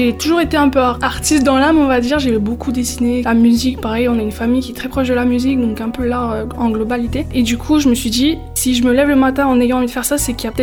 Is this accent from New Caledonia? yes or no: yes; Nouméa, South Province, New Caledonia; Moi, j'ai grandi à Nouméa avec toute ma famille.